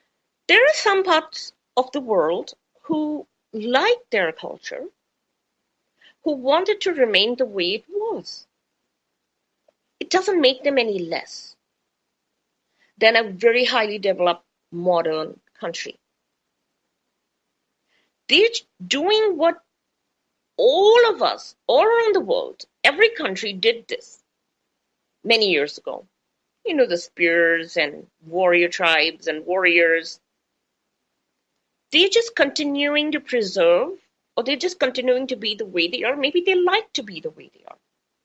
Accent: India; because I'm Indian, of course, obviously I'm interested in people who are doing well

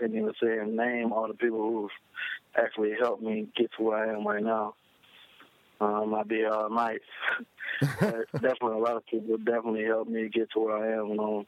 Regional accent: Decatur, Georgia, United States; I'm from Atlanta, Georgia, right outside of Atlanta, a city called Decatur.

